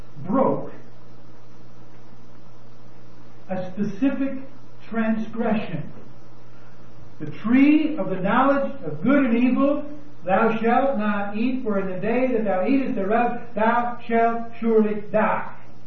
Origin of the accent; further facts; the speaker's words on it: Iowa, United States; When I grew up in Iowa, I turned 16.